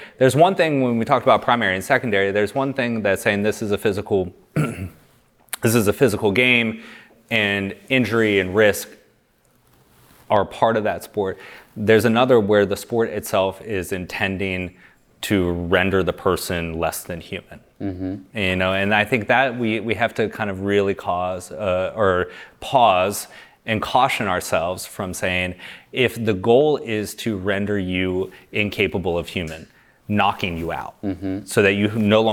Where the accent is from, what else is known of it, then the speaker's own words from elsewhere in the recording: Ohio, United States; You know, I'm from Ohio. Ohio State football is a religion.